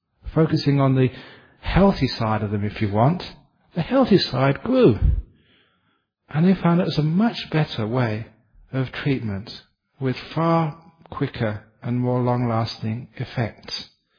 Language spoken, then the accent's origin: English; England, United Kingdom; born there; I was born in England, and my favourite food was fish and chips.